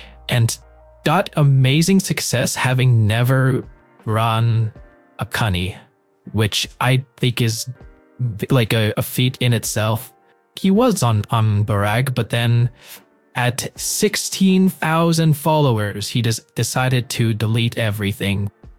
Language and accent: English; Canada; I would get anxiety because I am Canadian.